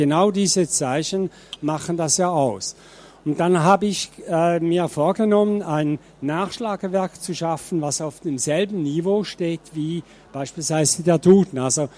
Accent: Zurich, Switzerland; Ich zeige Ihnen trotzdem 5 Bilder von da, wo ich herkomme. Ich lebe und arbeite etwa 10 Kilometer außerhalb von Zürich.

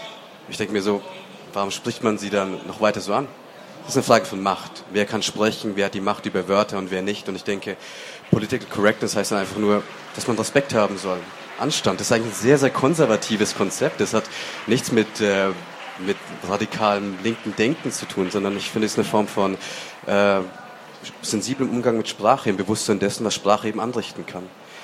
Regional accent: Bavaria, Germany; Ich bin in Bayern groß geworden.

